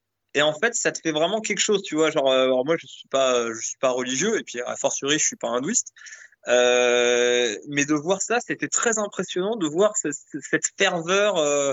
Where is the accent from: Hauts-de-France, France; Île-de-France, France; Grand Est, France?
Île-de-France, France; Paris; Moi, je suis parisien.